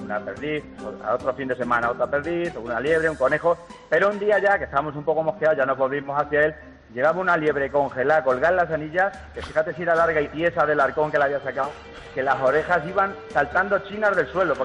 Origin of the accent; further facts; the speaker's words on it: Valdepeñas, Castilla-La Mancha, Spain; yo soy de Valdepeñas, cazamos en un coto de Valdepeñas y somos un grupo de cuatro amigos.